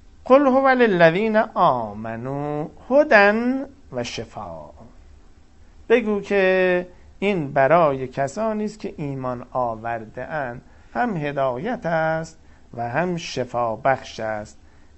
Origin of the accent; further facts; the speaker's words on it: Iran; چرا ما که ایرانی هستیم باید